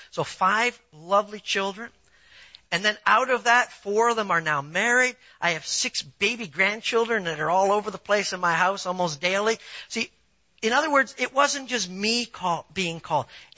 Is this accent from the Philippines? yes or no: no; Canada; now in United States; Because I moved here from Canada, I know about mile markers, all right? When I go back to visit family, you look at the mile markers.